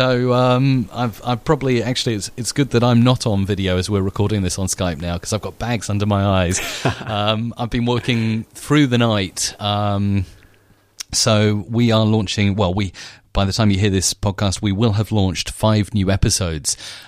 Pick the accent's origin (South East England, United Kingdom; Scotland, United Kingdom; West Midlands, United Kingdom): South East England, United Kingdom; Isle of Wight; Obviously, Isabella and I, we're from the Isle of Wight